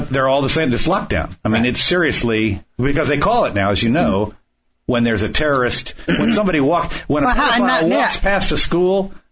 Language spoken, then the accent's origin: English; Virginia, United States; I grew up around Fairfax County, and they decided that if you cook food for the homeless, you go to jail.